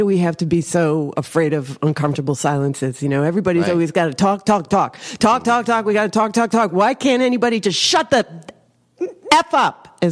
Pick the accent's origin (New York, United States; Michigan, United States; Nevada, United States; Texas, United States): New York, United States; Brooklyn; born there; But I was born in Brooklyn. In Bay Ridge.